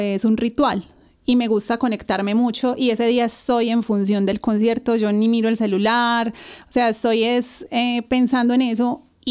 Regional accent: Colombia; uno piensa, pues eso puede ser algo muy de nosotros, como latino, colombianos, muy cultural, muy, muy latino.

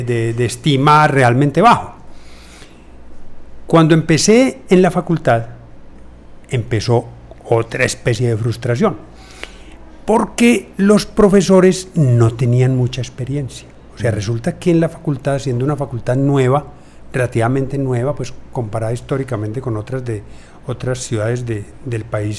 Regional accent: Girardota, Antioquia, Colombia; born there; Yo nací en el campo, nací en una finca en Girardota

